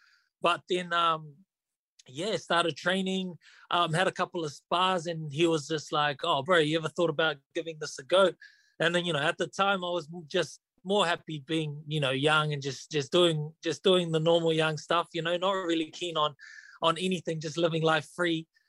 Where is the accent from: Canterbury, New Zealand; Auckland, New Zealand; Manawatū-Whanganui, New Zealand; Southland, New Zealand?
Auckland, New Zealand; growing up in Auckland, you kind of had to fight, right?